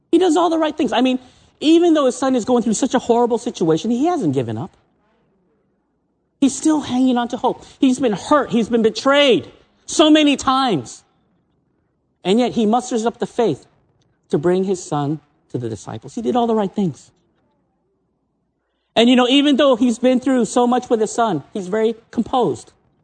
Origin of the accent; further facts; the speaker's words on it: United States; now in Japan; I'm American. I grew up in the U.S., but I've been in Japan for almost 30 years.